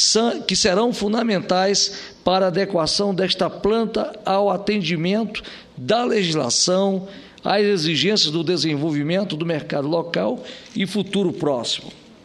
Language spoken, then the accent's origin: Portuguese; Amazonas, Brazil; teremos lá no meu estado, no estado do Amazonas, neste fim de semana, um dos grandes eventos do nosso país